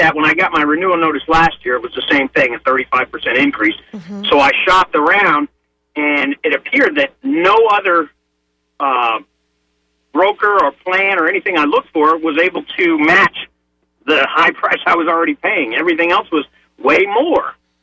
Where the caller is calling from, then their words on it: Largo, Florida, United States; So I'm calling from Pinellas County.